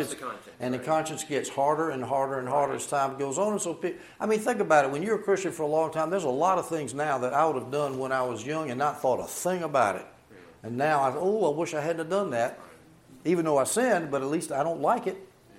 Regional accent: United States; I am an American, right? I can say a little bit of Chinese. Does that make me Chinese?

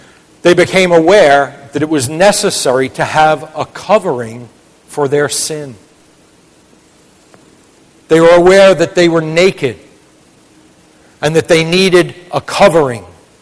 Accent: New York, United States; moved away as an adult; now in Michigan, United States; I grew up in the Bronx. I didn't know what it was to skin an animal until I was 30 years old and moved to Michigan.

